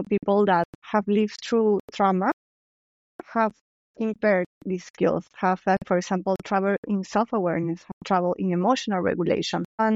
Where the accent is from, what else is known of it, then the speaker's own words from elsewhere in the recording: Lima, Peru; I was raised and born in Peru, Lima, Peru, and I had entrepreneurs' parents.